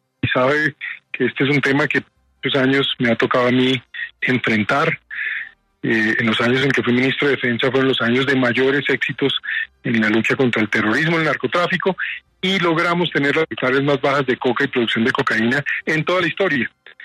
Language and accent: Spanish; Colombia; ¿Qué me duele a mí como colombiano?